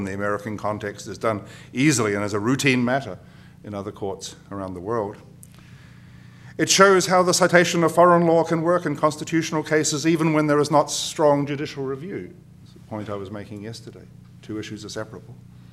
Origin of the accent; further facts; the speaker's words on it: New Zealand; Why, apart from the obvious reason that I'm a New Zealander, have I chosen to talk about this case?